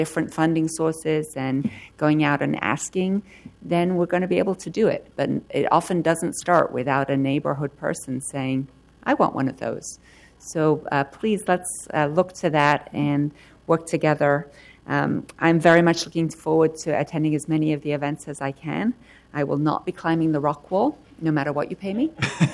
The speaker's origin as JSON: {"language": "English", "region": "England", "country": "United Kingdom", "tie": "born or raised there", "accent": "American", "said": "I learned my American accent watching Star Trek in England, so that's a nice connection that I wasn't aware of."}